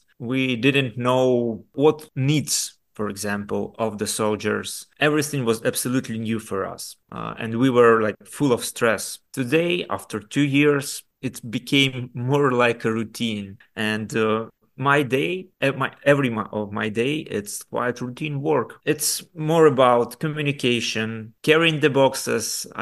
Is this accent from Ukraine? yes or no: yes; Ukraine; English is a second language; I'm from Ukraine.